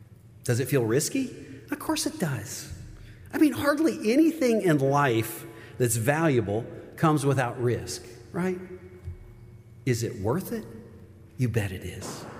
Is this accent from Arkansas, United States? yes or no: no; Owensboro, Kentucky, United States; You know, when I told you about growing up in Owensboro, Kentucky, small western town, I heard that following Jesus meant stopping a bad habit